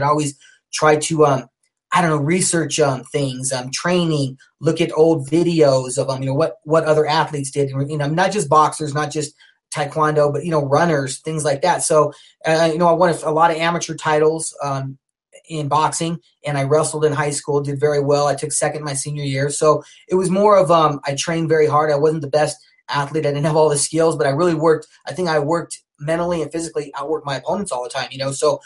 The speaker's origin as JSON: {"language": "English", "town": "Aurora", "region": "Colorado", "country": "United States", "tie": "born or raised there", "said": "I was born and raised here in Aurora, Colorado. My family has roots to southern Colorado."}